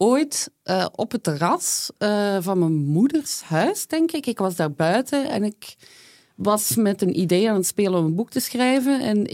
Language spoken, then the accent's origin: Dutch; Flanders, Belgium; Want zoals jullie het horen, lieve luisteraars, kom ik uiteraard uit Vlaanderen.